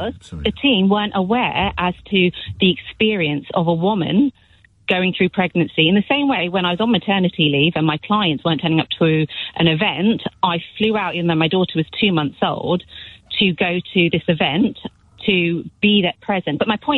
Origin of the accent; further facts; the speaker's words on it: India; I was an investment banker, worked on the trading floor for 12 years, pre-financial crisis and post, as an Indian woman.